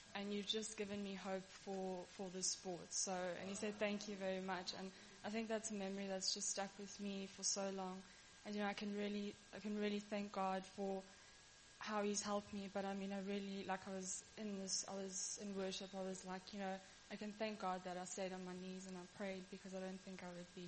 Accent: Durban, KwaZulu-Natal, South Africa; we grew up in Durban, so the water was obviously a lot warmer than here in the Cape.

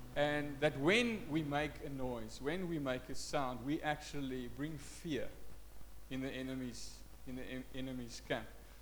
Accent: South Africa; first language Afrikaans; English is a second language; I'm Afrikaans, so English is my second language.

